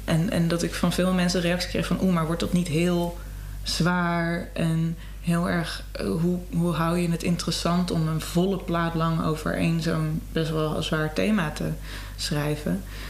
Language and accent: Dutch; Amsterdam, North Holland, Netherlands; ik hou ook wel van dat wat plattere Amsterdams, omdat daar ik ben geboren in de Jordaan. Ik ben echt een Amsterdamse.